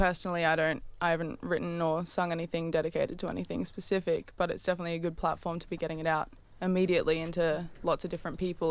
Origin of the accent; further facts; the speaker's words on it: England, United Kingdom; also born or lived in Singapore; So I grew up in England and Singapore.